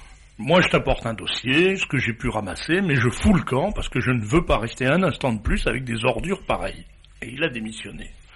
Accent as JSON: {"language": "French", "country": "France", "said": "en tant que Français"}